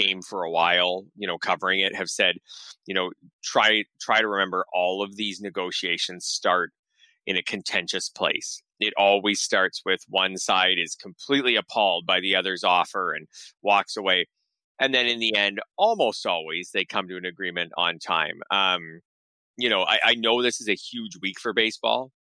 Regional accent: Canada; You know, I'm Canadian

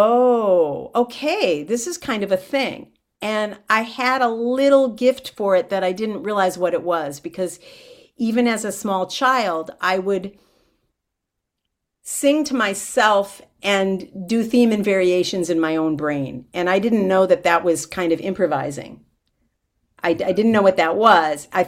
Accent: Milwaukee, Wisconsin, United States; also born or lived in Omaha, United States; Well, I was born in Omaha, Nebraska, because my dad was in the Air Force there, but I grew up in Milwaukee.

